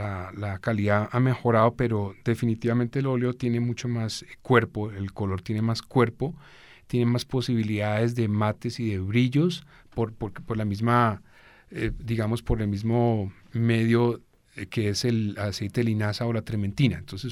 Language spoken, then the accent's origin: Spanish; Bogotá, Colombia; also born or lived in California, United States / Berlin, Germany; yo soy bogotano. Tuve una infancia privilegiada porque la tuve al lado del mar, en California. Y pues de resto sí me una formación más bien acá en Bogotá.